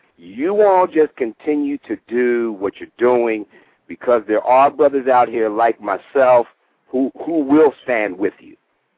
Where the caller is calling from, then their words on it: Dayton, Ohio, United States; I'm actually calling from Dayton, Ohio.